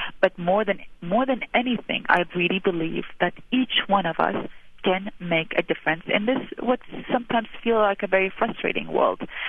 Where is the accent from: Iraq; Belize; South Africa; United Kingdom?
Iraq; now in United States; Growing up in Iraq, it was also illegal for us to own or read newspapers or magazines like Time Magazine or Newsweek.